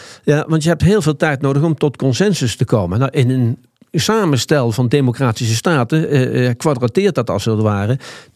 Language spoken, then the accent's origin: Dutch; Nijmegen, Gelderland, Netherlands; Ik bedoel, ik kom uit Nijmegen. Daar is een deel van het centrum ook plat gebombardeerd.